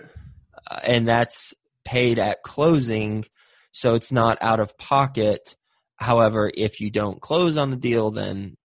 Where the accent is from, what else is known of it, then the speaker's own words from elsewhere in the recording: Texas, United States; And since the property was in Houston, and I'm from Texas, so I have a lot of colleagues who live in Houston.